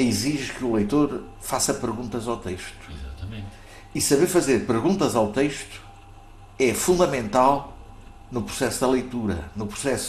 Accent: Real, Portugal; Quando fui para a escola primária, que ficava distante de 3 ou 4 quilómetros do lugar onde nasci, da minha aldeia, de Real

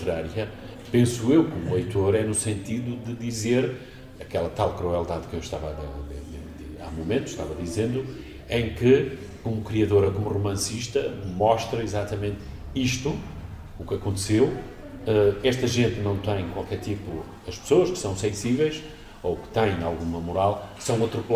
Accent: Portugal; Nós vivemos um pouco, como portugueses, assim, um bocadinho no fio da navalha

